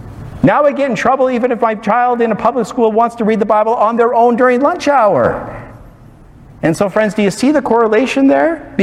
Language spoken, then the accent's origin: English; Canada; moved away as an adult; now in United States; especially for me as a Canadian, you know, how sad that I have to move to America just in that last chapter. You know, I wish I would have moved here 50 years ago